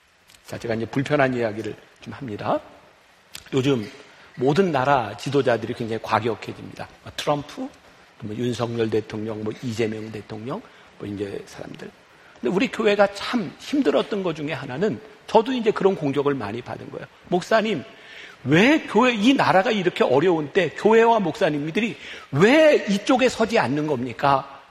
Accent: South Korea; 왜냐면 저는 한국 사람이라 그런지 이 국악의 연주를 들을 때마다

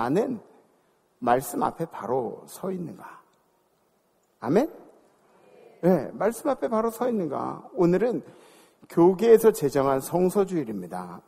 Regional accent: South Korea; 제가 한국 사람이니까 얘기할 수 있는 거죠.

